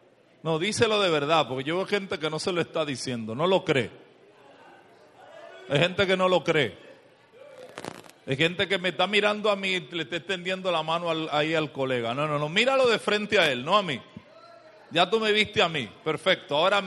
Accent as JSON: {"language": "Spanish", "country": "Dominican Republic", "said": "Venimos desde Dominicana y a los pastores nos pasa el mismo asunto."}